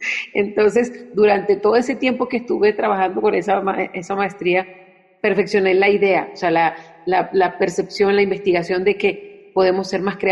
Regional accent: Venezuela; born there; Yo nací en Venezuela, entonces en Sudamérica llegó muy fuerte

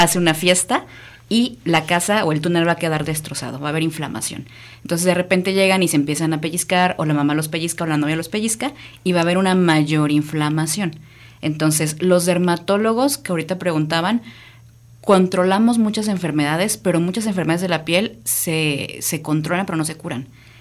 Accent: Mexico; no voy a comer picante porque al final somos mexicanos.

